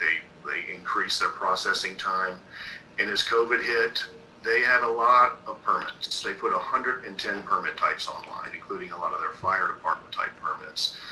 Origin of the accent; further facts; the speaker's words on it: Louisville, Kentucky, United States; I grew up in Louisville, Kentucky, and know Ohio well, more mainly the Cincinnati area.